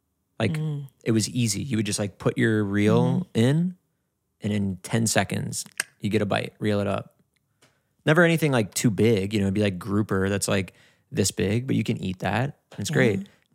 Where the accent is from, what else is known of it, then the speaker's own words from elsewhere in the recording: Dublin, Leinster, Ireland; I'm from Ireland.